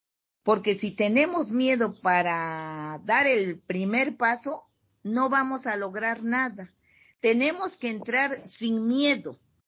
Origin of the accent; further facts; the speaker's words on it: Heroica Villa de San Antonino Castillo Velasco, Oaxaca, Mexico; Soy de Heroica Villa de San Antonino Castillo Velasco.